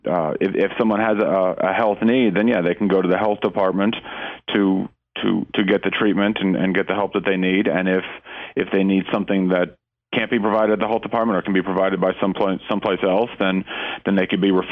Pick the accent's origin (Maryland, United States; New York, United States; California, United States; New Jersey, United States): Maryland, United States; also born or lived in Florida; now in Tennessee, United States; I'm from Maryland. I've lived in Florida. I've lived all over the place, but I've lived in Tennessee for the last 6 years